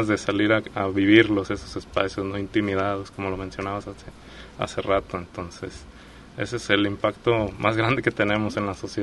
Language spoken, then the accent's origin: Spanish; Guadalajara, Jalisco, Mexico; yo soy de Guadalajara y hay pocos espacios donde puedes estar, digamos, conviviendo, ¿no?